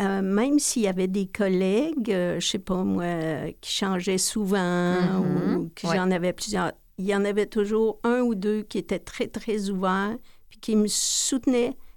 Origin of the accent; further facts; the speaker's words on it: Trois-Rivières, Quebec, Canada; Là, on retournait chez nous. Je viens de Trois-Rivières. On retournait à Trois-Rivières.